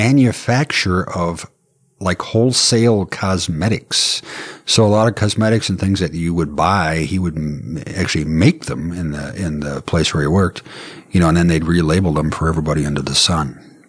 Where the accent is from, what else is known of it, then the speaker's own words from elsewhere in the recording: Minneapolis, Minnesota, United States; About a mile west of Lake Nokomis in South Minneapolis, Minnesota.